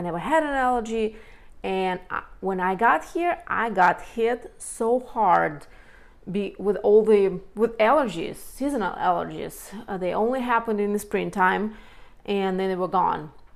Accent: Colorado, United States; Humid and so full of allergens, but I came from Colorado, where it's dry and there are only aspens and pines.

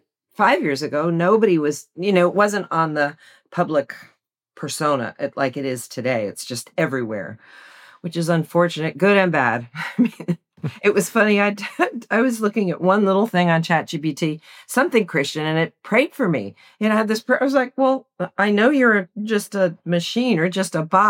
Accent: New Jersey, United States; now in Tennessee, United States; And I'm from New Jersey. If you'd asked me 20 years ago, will you ever live in Tennessee? I said, no, it's the South. I'm a Northeasterner.

